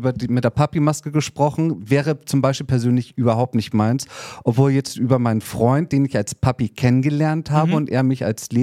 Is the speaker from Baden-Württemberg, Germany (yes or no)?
no; Hamburg, Germany; aus Hamburg.